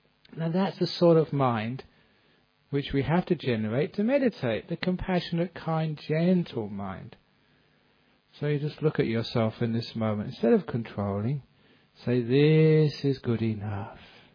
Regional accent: London, United Kingdom; born or raised there

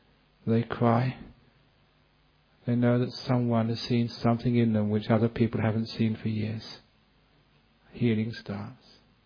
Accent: England, United Kingdom; my home country was England.

